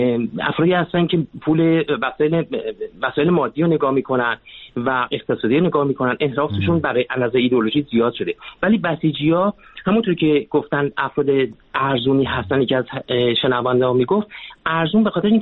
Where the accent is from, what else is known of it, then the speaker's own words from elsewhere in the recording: Iran; به عنوان یک ایرانی